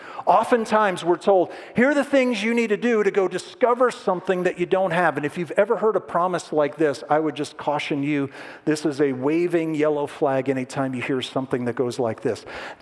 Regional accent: New Jersey, United States; And just so you know, I'm from New Jersey, so what am I talking about, right, originally?

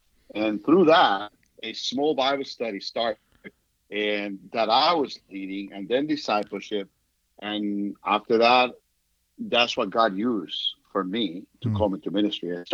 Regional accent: Dominican Republic; English is a second language; But I went back, when I went back to the Dominican Republic, one of the things that happened that year is that I heard the gospel for the first time

